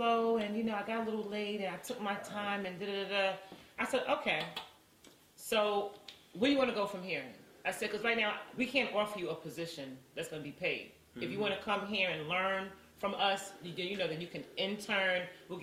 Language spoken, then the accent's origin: English; New York City, New York, United States; Because I'm like, you know, I'm from Harlem, so I got to rep my borough. You know what I'm saying? So I'm repping Harlem.